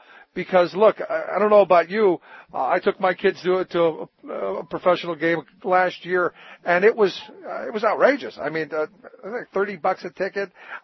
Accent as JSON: {"language": "English", "town": "Cleveland", "region": "Ohio", "country": "United States", "tie": "born or raised there", "said": "When I grew up in Cleveland, we used to, you know, everybody parked in the suburbs who came down to the game"}